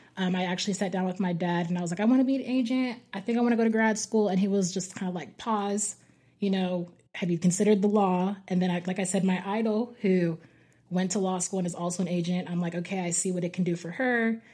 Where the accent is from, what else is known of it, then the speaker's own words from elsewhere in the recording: Edmond, Oklahoma, United States; I'm from Edmond, Oklahoma.